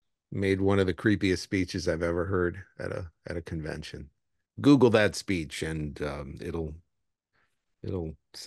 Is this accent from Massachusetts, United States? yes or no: no; New York City, New York, United States; I grew up in New York City.